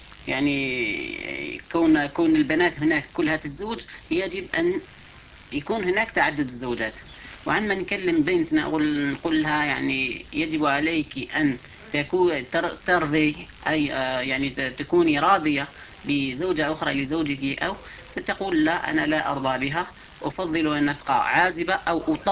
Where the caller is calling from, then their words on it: Algeria; هذا كلام سائر عندنا في الجزائر